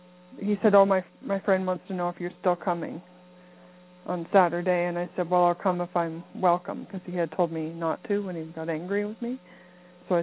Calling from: Canada; I'm calling from Canada.

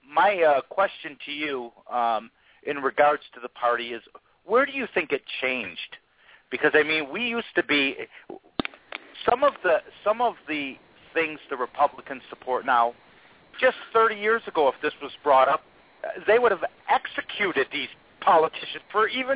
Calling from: Grand Rapids, Michigan, United States; I'm from Grand Rapids, Michigan.

